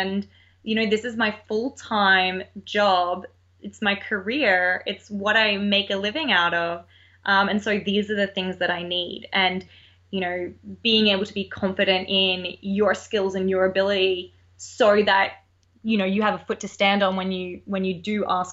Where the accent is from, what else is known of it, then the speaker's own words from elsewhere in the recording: Australia; accent: Australian; now in United States; Yeah, I definitely miss the weather in Australia.